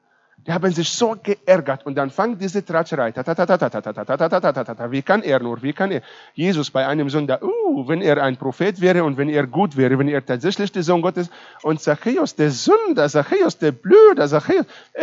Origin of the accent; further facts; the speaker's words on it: Israel; German is a second language; Bei uns in Israel, okay, ich bringe euch ein bisschen an Israel-Spruch bei.